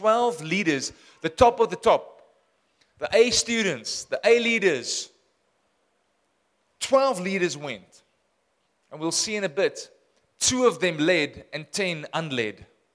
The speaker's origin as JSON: {"language": "English", "town": "Windhoek", "region": "Khomas", "country": "Namibia", "tie": "born or raised there", "said": "Just quickly say, I was born in Windhoek. For those who don't know it, this is my hometown."}